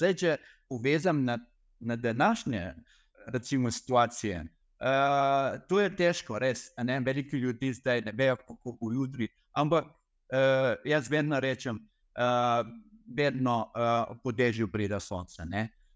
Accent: Iraq; Slovenian is a second language; now in Slovenia; jaz sem iz Iraka, iz velike družina

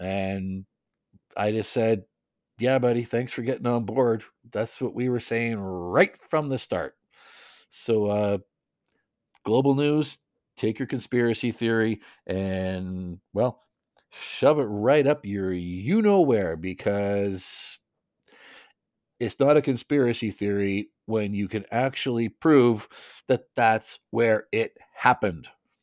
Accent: Westlock, Alberta, Canada; I still know people who live in town, so I'm definitely still connected to my hometown of Westlock, Alberta.

